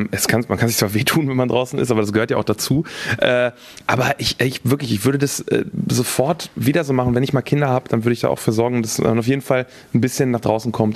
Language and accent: German; Velbert, North Rhine-Westphalia, Germany; Ich komme aus Velbert. Velbert ist quasi zwischen dem Ruhrgebiet und dem Rheinland ein bisschen.